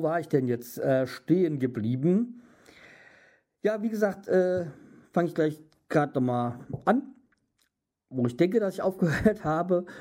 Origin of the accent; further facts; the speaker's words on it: Hanau, Hesse, Germany; weil ich komme ja aus Hanau oder ich lebe in Hanau